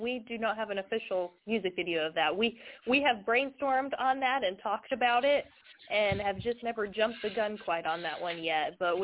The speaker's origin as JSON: {"language": "English", "region": "Missouri", "country": "United States", "said": "since I am from Missouri, and I travel back and forth to Tennessee."}